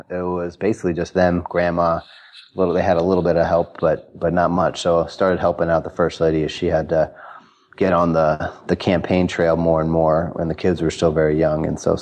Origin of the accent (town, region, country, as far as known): Chicago, Illinois, United States